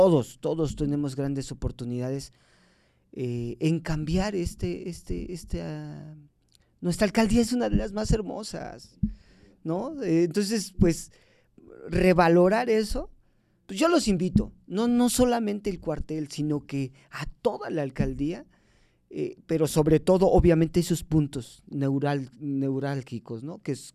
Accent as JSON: {"language": "Spanish", "town": "Milpa Alta", "region": "Mexico City", "country": "Mexico", "said": "representarnos y identificarnos con lo que nos corresponde como mexicanos, como milpaltenses."}